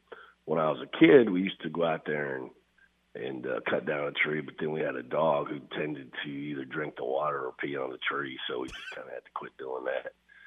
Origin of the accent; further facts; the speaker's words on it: Iowa City, Iowa, United States; I grew up in the Big Ten in Iowa City, and my high school's fight song is